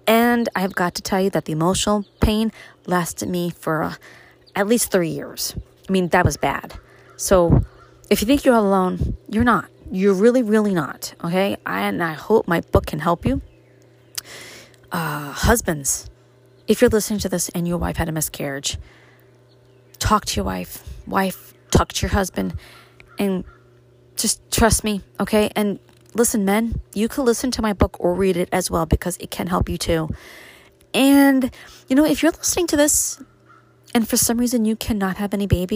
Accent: Brooklyn, New York, United States; there's just bits and pieces of there about me growing up in Brooklyn, what it was like for me to move to upstate New York.

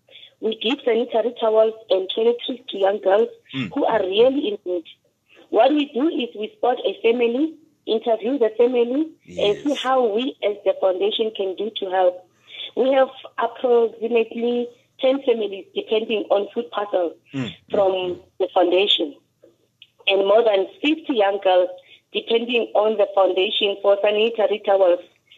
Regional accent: Soshanguve, Gauteng, South Africa; As Andisa has said, I'm very well known as … I'm 33 years old. I was born and bred in Soshanguve. Currently residing in Social Media Blog BJ.

